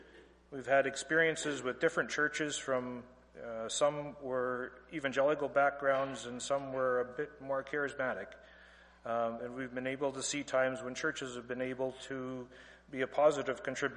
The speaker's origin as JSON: {"language": "English", "town": "Vulcan", "region": "Alberta", "country": "Canada", "tie": "born or raised there", "said": "I grew up in Vulcan, Alberta, as a regular attender of church, youth group, and camp."}